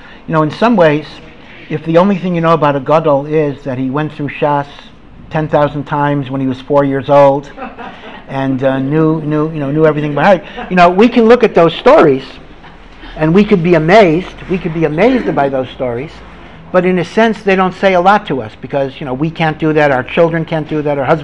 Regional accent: Hartford, Connecticut, United States; I grew up in Hartford, Connecticut, and Rav Moshe Feinstein used to come to Hartford every for 2 weeks in the summer.

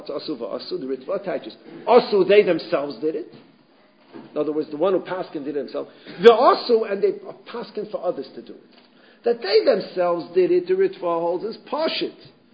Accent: New York, United States; When I was growing up in New York, it's pretty much any Shaila that came up, what does Rav Moshe say?

